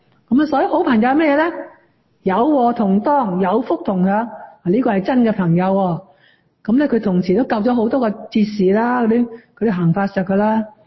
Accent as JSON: {"language": "Cantonese", "country": "China", "said": "是不是我们中国人都说过啦，得民心者得天下嘛"}